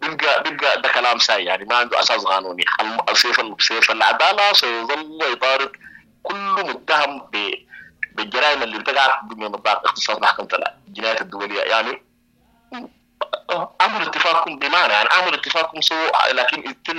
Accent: Sudan; نحن عندنا في السودان في أي حرب تاريخنا مليء بحروب

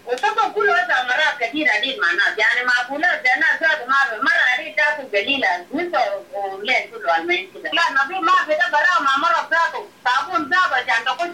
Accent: Khartoum, Sudan; نحن جايين من الخرطوم

